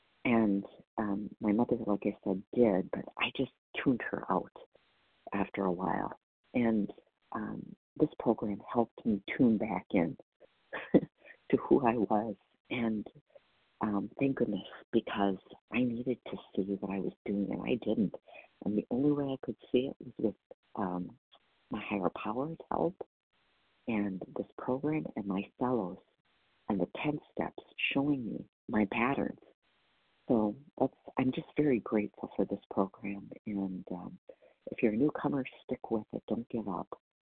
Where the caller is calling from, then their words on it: Wisconsin, United States; I'm calling from Wisconsin today.